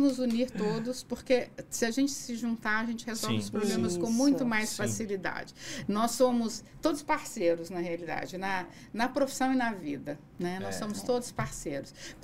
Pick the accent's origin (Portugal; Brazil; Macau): Brazil; Minas Gerais; moved away as an adult; Eu nasci numa cidade desse tamanho em Minas. Eu plantava café, plantava feijão.